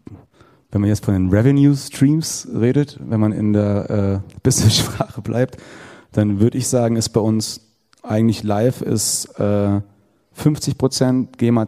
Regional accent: Giessen, Hesse, Germany; Ich habe nie gesagt … aus Köln, ich komme aus Gießen.

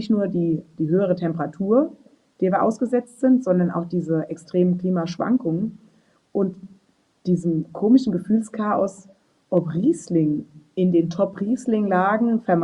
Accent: Ebersheim, Rhineland-Palatinate, Germany; gerade jetzt in meinem Heimatort in Ebersheim am letzten Wochenende ein fieser, sau seltener Hagelsturm-Tornado

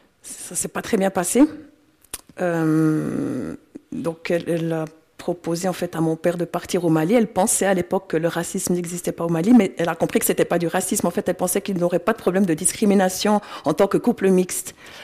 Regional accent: Biel, Bern, Switzerland; J'ai grandi à Bienne, oui. Je suis vraiment une biennoise, ma grand-mère déjà est biennoise.

